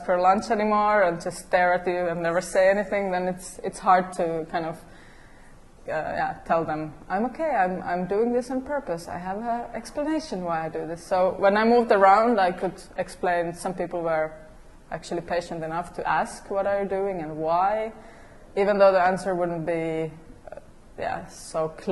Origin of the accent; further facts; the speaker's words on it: Finland; I come from Finland.